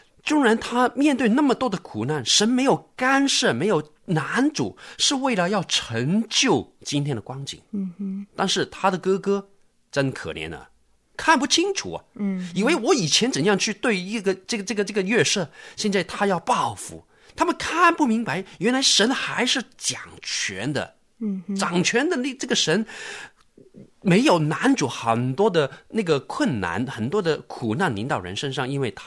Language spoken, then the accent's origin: Chinese; China; 我们中国人不是有一句话说？岁寒才知松柏嘛